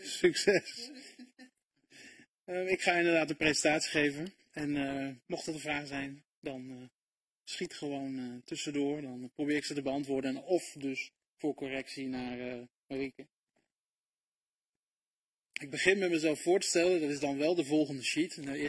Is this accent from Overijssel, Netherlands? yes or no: yes; Holten, Overijssel, Netherlands; Ik ben 38 jaar. Ik kom oorspronkelijk uit Holten, moet ik dan zeggen. Uit Holten. Het is het Zallandse land. Dus ik praat ongeveer een beetje de streektaal. Het schijnt net iets anders te zijn. Maar ik kan ook in het dialect meepraten.